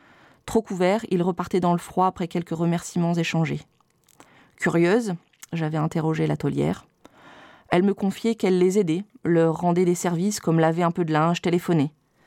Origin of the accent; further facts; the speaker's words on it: Bourecq, Hauts-de-France, France; la route principale de Bourec, mon village natal, là où se sont installés mes parents en 78, un peu avant ma naissance. Petit village en forme d'anévrisme attenant à la route nationale 43 qui relie Béthune à Saint-Omer et qui va jusqu'à Calais.